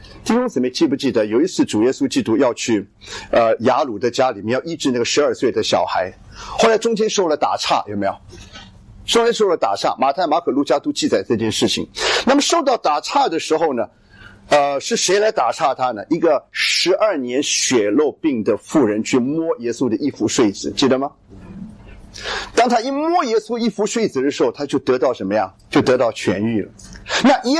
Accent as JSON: {"language": "Chinese", "country": "China", "said": "因为我们是中国人"}